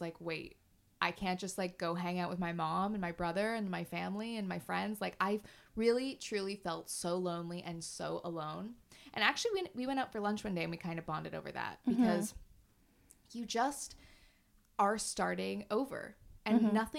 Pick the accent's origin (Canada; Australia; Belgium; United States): Canada; moved away as an adult; we're both from Canada and we both moved over here.